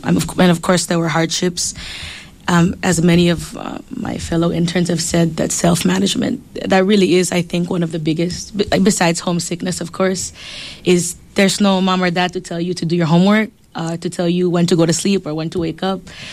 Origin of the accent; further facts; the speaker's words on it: Palau; Just growing up in Palau, you're taught a certain way to respect the environment